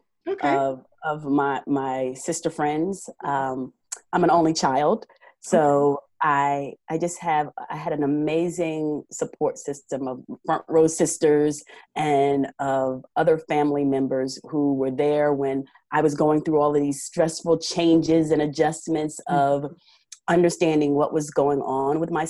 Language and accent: English; New Jersey, United States; moved away as an adult; now in Georgia, United States; I'm originally from New Jersey, actually. Okay. I just relocated here literally 2 years ago.